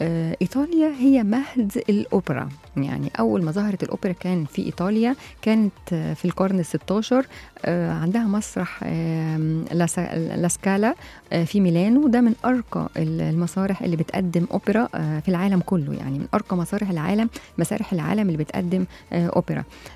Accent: Egypt; وفي أنواع كتير من الرأس عندنا إحنا موجودة في مصر

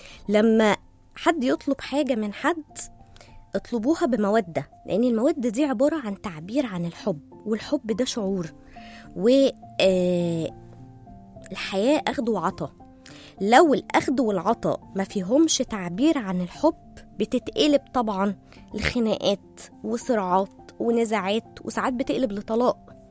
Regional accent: Egypt; وتقل مقداره في المثل هنا عندنا في مصر مش معناه ان هو شخص قليل

